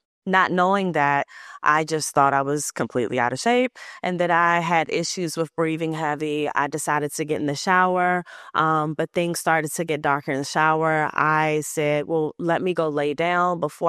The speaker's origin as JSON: {"language": "English", "town": "Oxon Hill", "region": "Maryland", "country": "United States", "said": "I am from Oxon Hill, Maryland, who, for those who don't know, is about 10 minutes outside of Washington, D.C. area."}